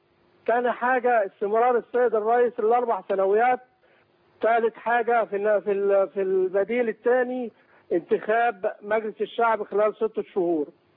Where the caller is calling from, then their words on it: Kafr El Sheikh, Kafr El Sheikh Governorate, Egypt; من كفر الشيخ.